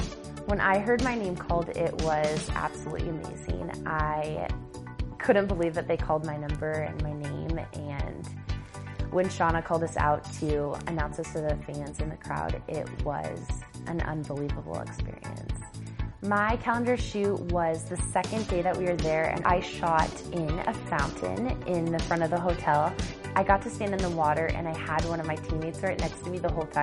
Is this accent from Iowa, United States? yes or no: yes; Johnston, Iowa, United States; I'm from Johnston, Iowa, and this is my rookie season as a Denver Bronco cheerleader.